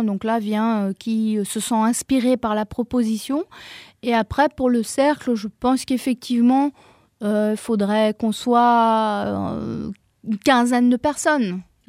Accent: Belgium; Je me suis formée au profilage alimentaire en Belgique. Je suis belge à l'origine.

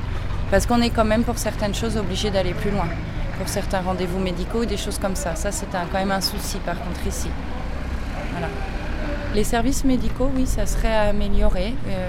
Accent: Die, Auvergne-Rhône-Alpes, France; Je suis originaire de Die. Ça fait 3 ans que je suis ici.

